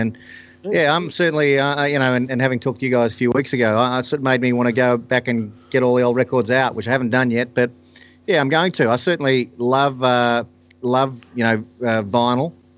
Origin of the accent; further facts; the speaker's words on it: Bairnsdale, Victoria, Australia; Well, growing up I grew up in Bairnsdale in Victoria